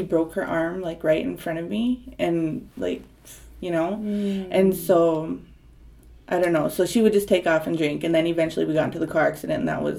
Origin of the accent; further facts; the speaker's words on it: Dickinson, North Dakota, United States; also born or lived in Mandaree / Williston; Well, I was born in Dickinson, North Dakota. My mother was from Mandaree, which is on the Fort Berthold Reservation, and the first 7 years of my life, I lived with my mother, so we kind of moved around a lot